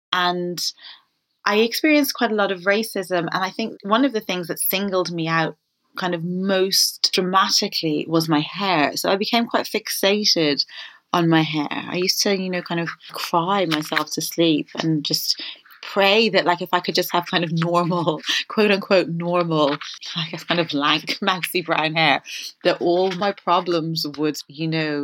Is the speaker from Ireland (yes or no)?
yes; Ireland; when I was growing up in Ireland